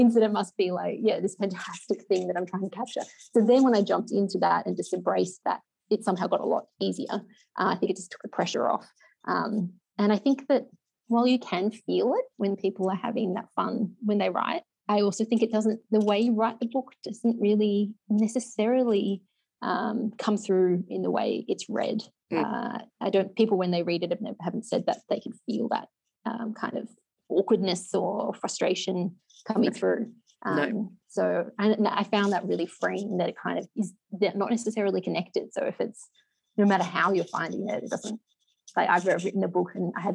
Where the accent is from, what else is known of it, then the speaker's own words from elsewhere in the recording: Canberra, Australian Capital Territory, Australia; I grew up in Canberra. It's pretty different.